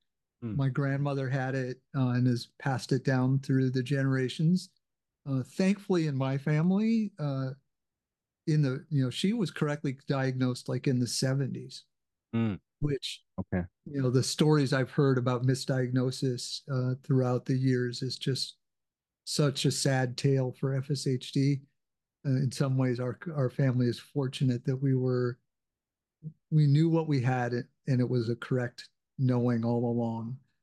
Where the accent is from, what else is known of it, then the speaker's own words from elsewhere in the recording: Minnesota, United States; now in Alexandria, United States; as I said, I've lived here in Alexandria, but I grew up in Minnesota.